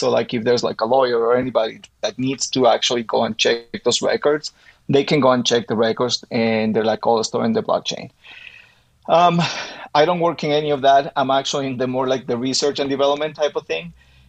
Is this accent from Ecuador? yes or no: yes; Ecuador; moved away as an adult; now in United States; I'm originally from Ecuador. I've been here in the States for about like 17 years, I think. I came to study at BYU, met my wife at BYU. She's from Utah, so we just stayed here.